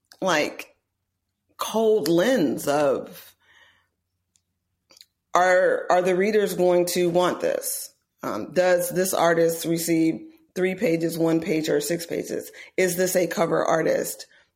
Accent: Oakland, California, United States; And I do have being from the great city of Oakland to thank for that.

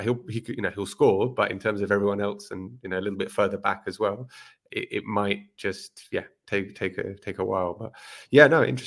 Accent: London, United Kingdom; I'm from London

